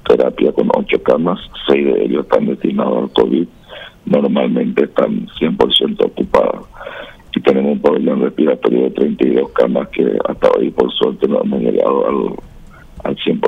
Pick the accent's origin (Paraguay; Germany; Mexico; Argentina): Paraguay